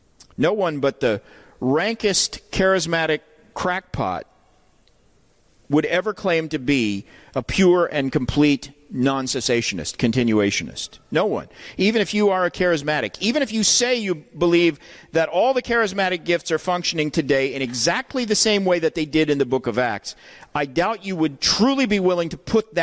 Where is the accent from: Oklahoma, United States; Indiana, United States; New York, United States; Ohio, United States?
Oklahoma, United States; Tulsa; And I grew up in Tulsa, Oklahoma, which is the home of Oral Roberts University and the headquarters of the charismatic movement.